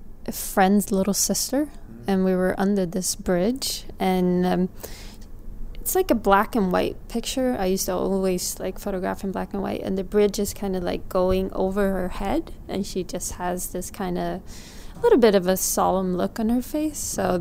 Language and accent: English; Stockholm, Stockholm County, Sweden; So I grew up in Stockholm, Sweden. My mom's Swedish and my dad is Eritrean, and I think from a very early age I grew up in a very immigrant neighborhood in Sweden